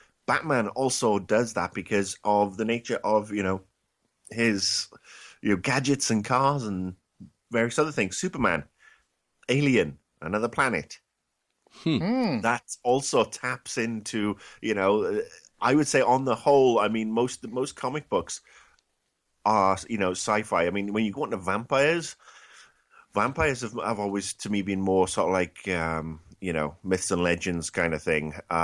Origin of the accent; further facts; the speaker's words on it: Wales, United Kingdom; I hail from a small village outside Swansea in Wales